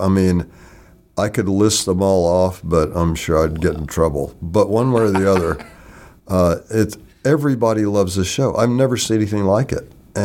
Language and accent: English; Texas, United States; also born or lived in Arkansas; I actually went from Houston out there. So I grew up in Texas and Arkansas.